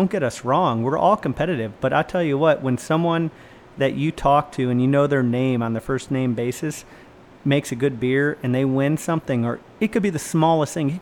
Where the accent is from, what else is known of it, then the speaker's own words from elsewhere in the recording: Grafton, Ohio, United States; Listen, if you're from Lorain County, I grew up in Grafton